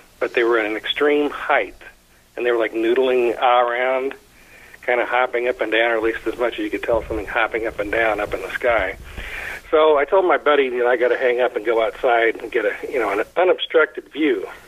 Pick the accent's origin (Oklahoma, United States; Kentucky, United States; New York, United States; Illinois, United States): Illinois, United States; Paris; And it comes from my hometown in Paris, Illinois, which is in the middle of nowhere in central Illinois.